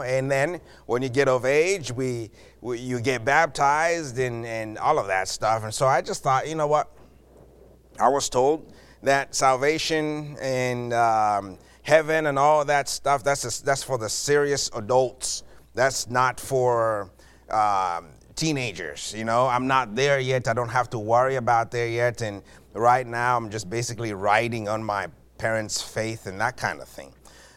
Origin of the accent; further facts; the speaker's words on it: Zambia; moved away as an adult; now in United States; But I was born and raised in Zambia, Africa. I came to the U.S. when I was 19 years old, some long time ago.